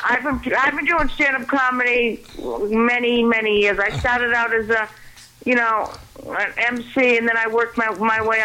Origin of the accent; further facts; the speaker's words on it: Boston, Massachusetts, United States; I wrote a cookbook called Mistress of the Mob Cuisine about growing up in the North End of Boston.